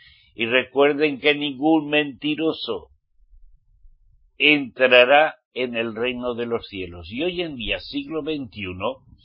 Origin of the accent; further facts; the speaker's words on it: Spain; born there; Yo soy español porque nací en España. Eso lo sé muy bien. Miren bien. Eso sí que lo sé muy bien. Nací en España. Al menos mi mamá y mi papá me parieron en España.